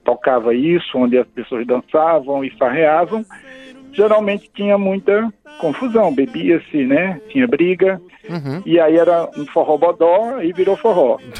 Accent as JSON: {"language": "Portuguese", "region": "Paraíba", "country": "Brazil", "lives_now": "Brasília, Brazil", "said": "eu sou paraibano, os dois vivendo aqui, morando em Brasília"}